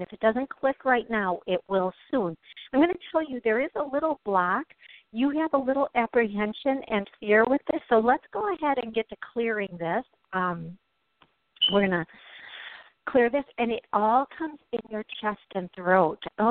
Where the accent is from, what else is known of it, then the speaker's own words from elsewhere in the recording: Milwaukee, Wisconsin, United States; And this one is actually in my hometown, 414.